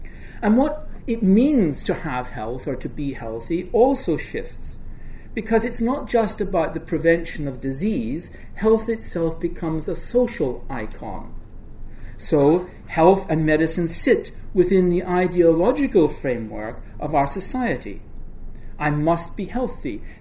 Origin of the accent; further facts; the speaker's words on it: Ireland; So I must have perfect cholesterol levels, even though I'm Irish.